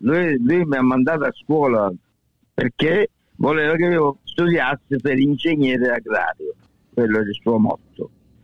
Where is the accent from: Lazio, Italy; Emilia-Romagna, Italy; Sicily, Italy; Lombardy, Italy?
Sicily, Italy; moved away; io sono partito dalla Sicilia che avevo soltanto l'avviamento professionale